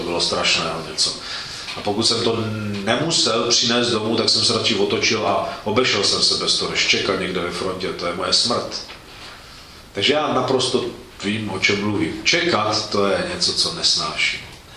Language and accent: Czech; Uherské Hradiště, Zlín Region, Czechia; Než jsem šel na seminář, tak jsem vyrůstal ve sboru v Uherském Hradišti